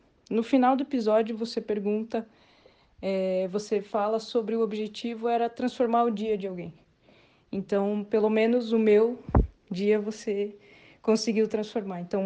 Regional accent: Curitiba, Paraná, Brazil; tenho 34 anos, sou programadora e designer, sou de Curitiba.

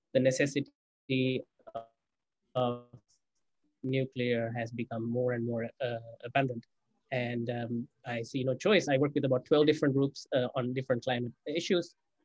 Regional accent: Sri Lanka; I grew up in Sri Lanka.

